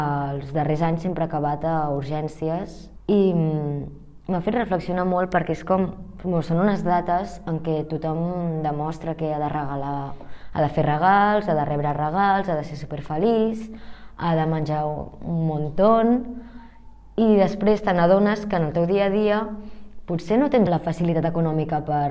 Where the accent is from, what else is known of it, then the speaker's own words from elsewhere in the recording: Catalonia, Spain; also born or lived in China; Soc una noia de 17 anys, vaig néixer a la Xina i amb 14 mesos ja vaig venir aquí.